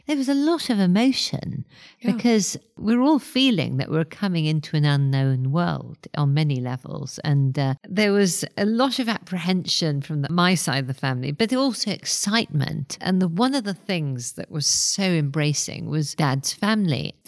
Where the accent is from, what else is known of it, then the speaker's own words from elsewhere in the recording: Wales, United Kingdom; So I grew up in Wales and we had a small farm on the Welsh borders.